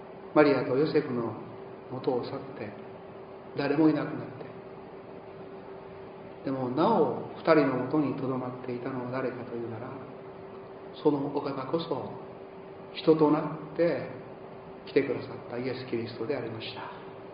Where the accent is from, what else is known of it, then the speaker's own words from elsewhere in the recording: Matsuyama, Ehime, Japan; moved away as an adult; also born or lived in Tokyo; 私も青年時代東京で就職をしたものでありまして、私の実家は四国の愛媛県松山で